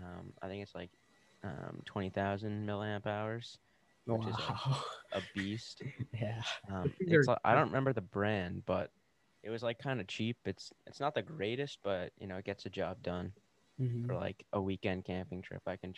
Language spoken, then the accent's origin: English; Scotland, United Kingdom; Because I'm Scottish and they have a lot of nice places to camp along the coast.